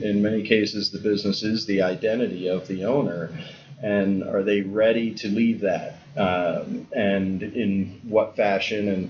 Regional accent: New Jersey, United States; Sure. I grew up in New Jersey, family of 10.

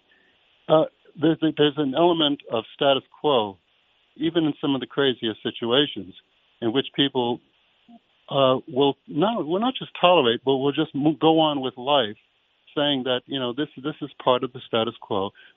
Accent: New York City, New York, United States; growing up in Harlem, I remember when they sold Mohammed Speaks on the streets.

